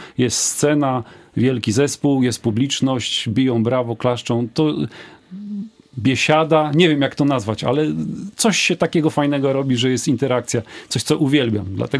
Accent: Szczecin, West Pomeranian Voivodeship, Poland; poza mną, który jestem ze Szczecina, to są poznaniaki i okolice.

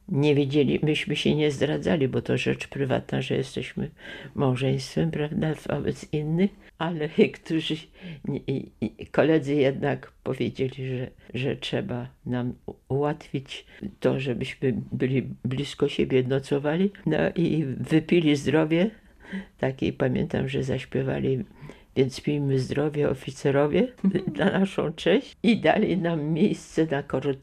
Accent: Poznań, Greater Poland Voivodeship, Poland; now in Szczecin, Poland; Czy ja jestem właściwie poznanianką, bo przecież tam się urodziłam, do szkoły chodziłam i nawet zaczęłam studiować.

